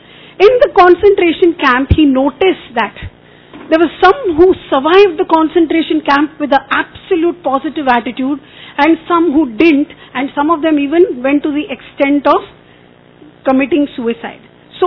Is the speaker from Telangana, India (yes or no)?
no; Bangalore, Karnataka, India; So I come from Karnataka, Bangalore.